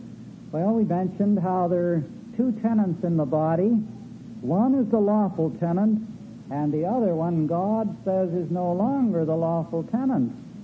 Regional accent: Canada; You know, I'm a Canadian citizen.

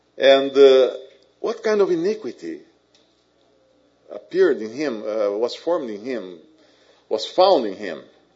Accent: Brazil; English is a second language; Well, I hope my accent won't be a problem. I am a Brazilian, and of course, I don't speak Shakespeare's language in the right way.

